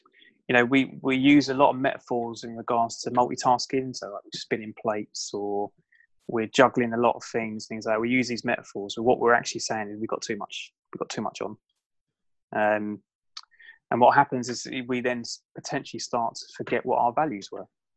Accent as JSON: {"language": "English", "country": "United Kingdom", "said": "Maybe a little bit embarrassed as a Brit."}